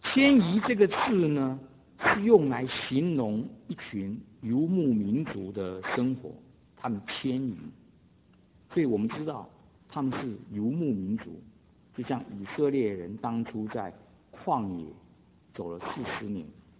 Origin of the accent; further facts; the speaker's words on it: Taiwan; now in United States; 我们从台湾来到美国，要什么？定居在这里。